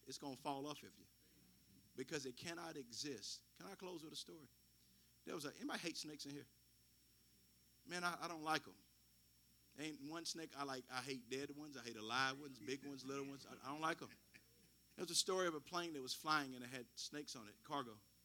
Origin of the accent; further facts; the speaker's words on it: Shelbyville, United States; In here today is a group of people that I grew up with in Shelbyville, Bright's Temple, Church of God in Christ.